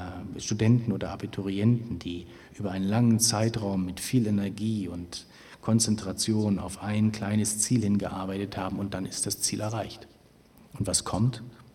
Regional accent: Baden-Württemberg, Germany; Amar, den ich schon in meiner Heimatstadt in Baden-Württemberg hatte

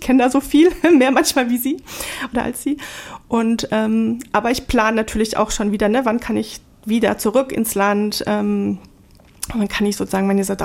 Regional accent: Southern Germany, Germany; Bis zum 18. Lebensjahr wurde ich in Süddeutschland in der Grenzregion Schweiz-Frankreich-Deutschland. Also ich bin sozusagen Grenzbewohnerin. Ne? Also meine Heimatstadt ist sowohl deutsch als über die Rheinbrücke hinweg dann schweizerisch. Und Frankreich ist auch ganz nah.

